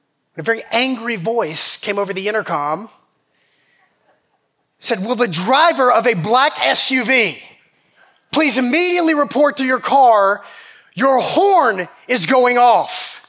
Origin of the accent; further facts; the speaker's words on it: Georgia, United States; sorry, I'm from Georgia. I don't even know what that means.